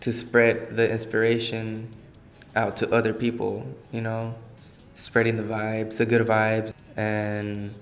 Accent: Los Angeles, California, United States; I'm from the South Central, the Watts area. I grew up on 68th and Compton. I've been playing music since I was like five.

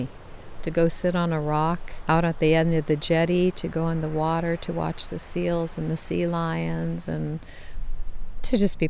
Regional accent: California, United States; So it's just this amazing vision of mountains that I grew up around in Orange County

